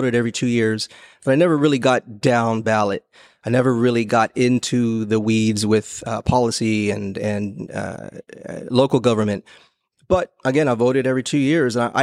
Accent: Houston, Texas, United States; I'm sorry, I'm from Houston, Texas, by the way.

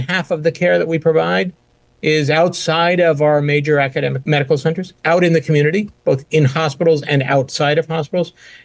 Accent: West Coast, United States; also born or lived in Israel; now in Boston, United States; I grew up on the West Coast. In fact, I've never lived anywhere with real weather and seasons until I moved to Boston 13 years ago. But at 18, I moved to Israel.

